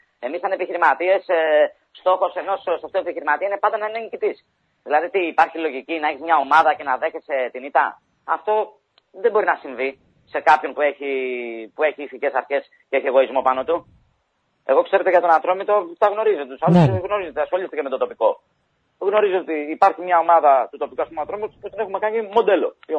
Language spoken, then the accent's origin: Greek; Patras, Western Greece, Greece; σαν πατρινοί